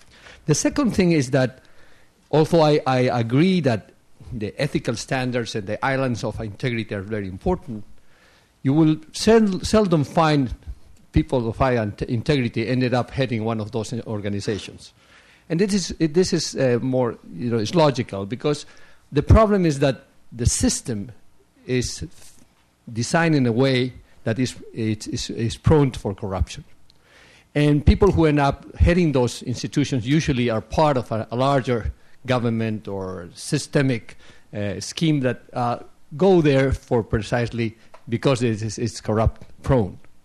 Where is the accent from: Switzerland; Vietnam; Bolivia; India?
Bolivia; English is a second language; I come from Bolivia, and I chair for some time the water company there.